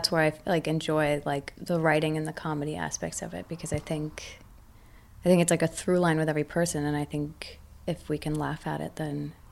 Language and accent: English; New York, United States; I'm like a really small person, but like, I'm also from New York.